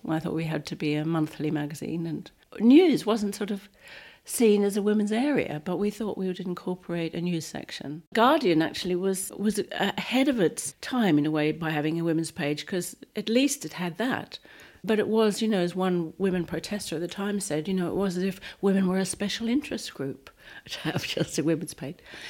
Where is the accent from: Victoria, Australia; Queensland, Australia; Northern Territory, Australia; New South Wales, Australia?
New South Wales, Australia; Sydney; now in United Kingdom; I was born in Sydney back in 1944. It's a very different place from what it is today. I grew up in a very conformist era